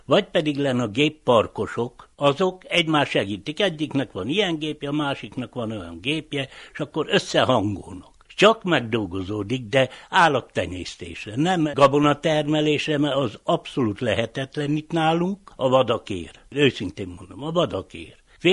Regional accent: Martonoš, Vojvodina, Serbia; Megszoktuk, itt születtünk, itt nőttünk fel, itt alapítottunk családot.

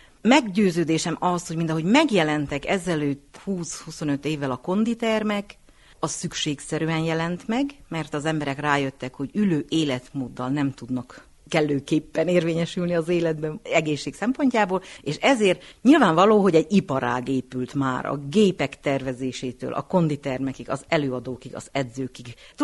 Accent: Partium, Romania; now in Székelyföld, Romania; Hát én nem székelyföldi vagyok, és nagyon örülök ennek a kérdésnek. Én Partiumból érkeztem ezelőtt 36 évvel Székelyföldre

